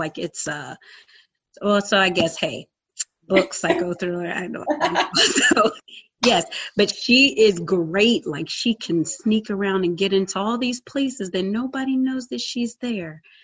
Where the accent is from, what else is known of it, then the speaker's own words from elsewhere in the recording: Youngstown, Ohio, United States; I am from Youngstown, Ohio, where the weather is summer and winter.